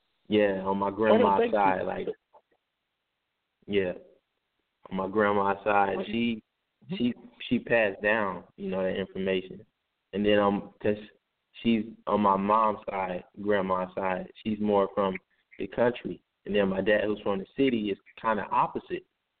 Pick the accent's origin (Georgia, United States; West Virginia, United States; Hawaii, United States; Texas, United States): Texas, United States; Fort Hood; born there; I was born in Fort Hood, Texas, but you know most of my family is from Tallahassee, Florida